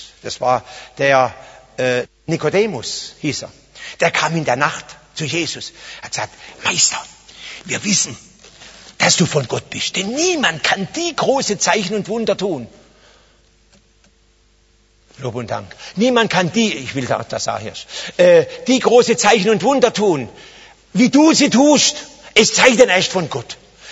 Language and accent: German; Karlsruhe, Baden-Württemberg, Germany; born there; Ich bin hier in Karlsruhe geboren. Ich bin in Karlsruhe geboren.